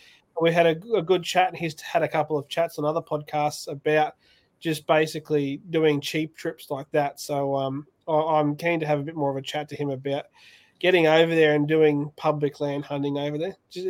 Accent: Australia; And I was just like, as an Australian hunter

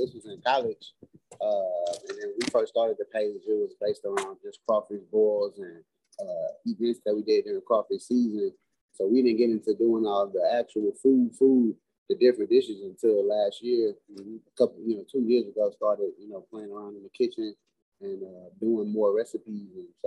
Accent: Beaumont, Texas, United States; Yeah, Beaumont. Right south of Houston. And then the rest of our family is pretty much from Louisiana.

